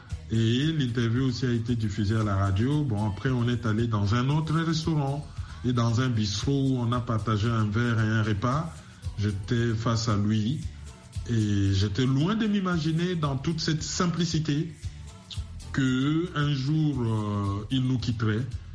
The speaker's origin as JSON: {"language": "French", "country": "DR Congo", "said": "la République démocratique du Congo, mon pays d'origine"}